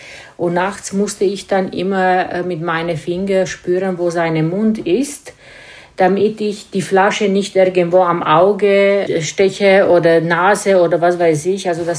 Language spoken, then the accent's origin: German; Timișoara, Timiș County, Romania; geboren 22. August 1969, komme aus Rumänien, genau Temeschburg.